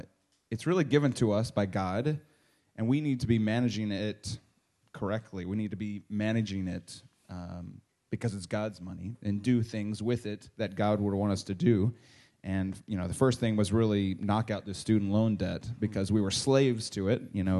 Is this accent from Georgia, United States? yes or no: no; Tallahassee, Florida, United States; I grew up in Tallahassee.